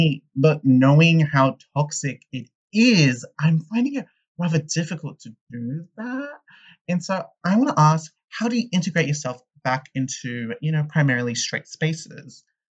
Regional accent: Sydney, New South Wales, Australia; I'm 19 and I'm from Sydney, Australia.

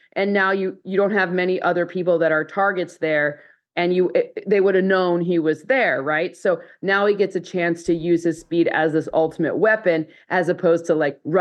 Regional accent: Midwest, United States; what's even funnier is I'm from the Midwest. I did my master's at Northwestern.

